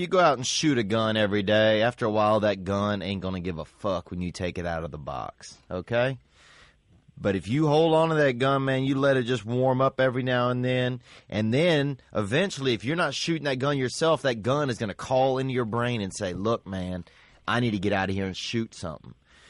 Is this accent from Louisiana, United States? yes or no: yes; Louisiana, United States; just because I'm from Louisiana, every time or from the South